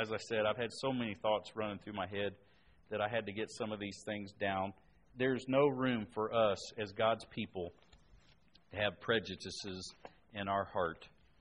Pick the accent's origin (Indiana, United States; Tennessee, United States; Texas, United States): Indiana, United States; Growing up in Indiana, we told dumb Kentuckian jokes, and they told dumb Hoosier jokes.